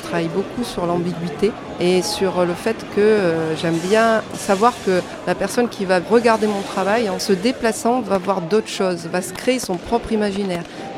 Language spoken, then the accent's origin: French; Marseille, Provence-Alpes-Côte d'Azur, France; je suis marseillaise.